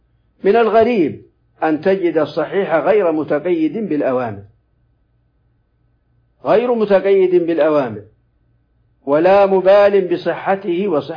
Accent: Saudi Arabia; في بلادنا المملكة العربية السعودية

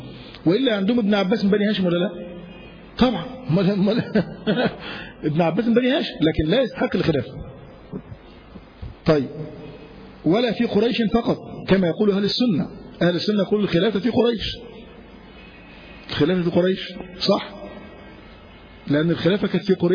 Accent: Egypt; احنا مصريين

